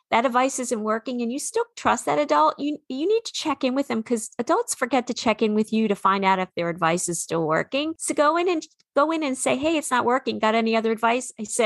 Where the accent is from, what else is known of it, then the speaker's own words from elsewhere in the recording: New England, United States; accent: New England; And in my New England accent, I probably sounded like you, bubbler, because we didn't say the R's.